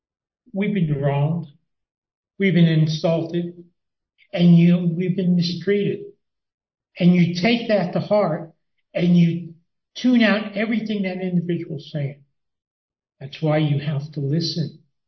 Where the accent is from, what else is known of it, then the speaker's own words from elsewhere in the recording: Brooklyn, New York, United States; I get myself with a lot of trouble because I'm from Brooklyn. And I speak different. I interpret differently.